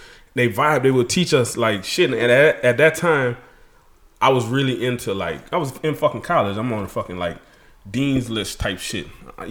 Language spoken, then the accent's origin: English; Louisiana, United States; I'm like, oh, I'm from Louisiana.